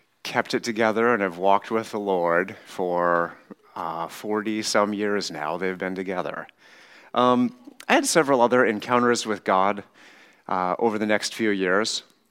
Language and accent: English; Juneau, Alaska, United States; born there; I was born in Juneau, Alaska in 1983.